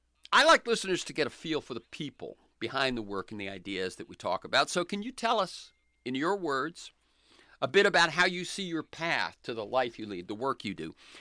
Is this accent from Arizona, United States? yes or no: no; Florida, United States; also born or lived in Massachusetts; although born in Massachusetts, I grew up in Florida, Catholic